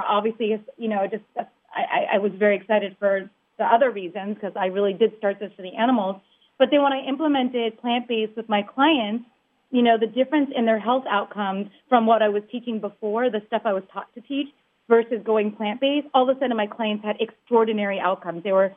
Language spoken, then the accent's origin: English; Los Angeles, California, United States; I grew up in Los Angeles, so I know this is kind of cliche, but I was doing the whole acting and dancing thing.